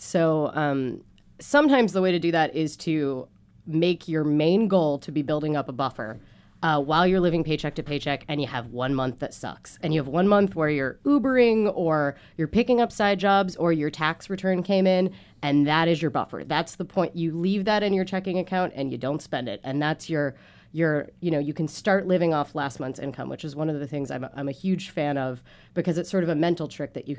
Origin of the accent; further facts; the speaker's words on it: Midwest, United States; I grew up in the Midwest, so I'm pretty used to aggressive Christian proselytizing as a matter of daily life.